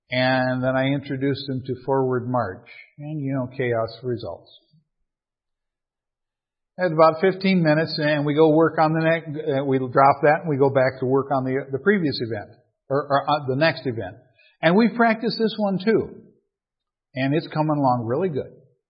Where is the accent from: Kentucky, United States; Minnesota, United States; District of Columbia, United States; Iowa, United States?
Minnesota, United States; Like I said, I'm from Minnesota.